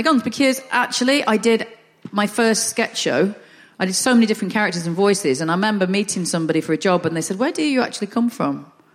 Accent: England, United Kingdom; accent: Northern; I don't want to change my accent. I'm quite happy with a Northern accent.

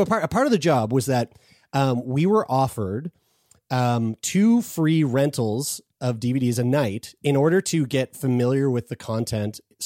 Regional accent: Nova Scotia, Canada; Small town in Nova Scotia, Canada

